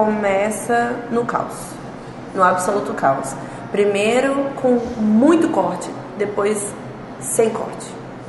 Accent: São Paulo, Brazil; Uma ressalva importante, eu sou de São Paulo, podrão em São Paulo não é uma coisa ruim

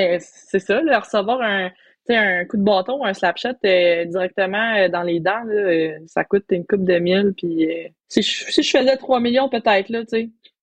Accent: Quebec, Canada; en tant que Québécoise, en tant que francophone

